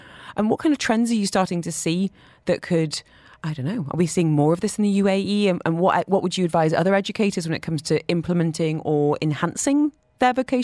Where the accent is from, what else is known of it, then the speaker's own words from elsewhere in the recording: the north of England, United Kingdom; accent: northern; Now, if my northern accent increases by about 30%, we've got our next guest to thank for that.